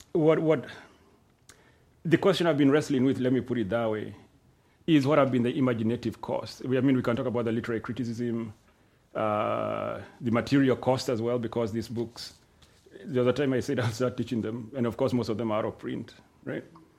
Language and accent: English; Limuru, Kiambu County, Kenya; a few years ago I was with my father, we were in Limuru, right? My hometown, and he took me to this hill.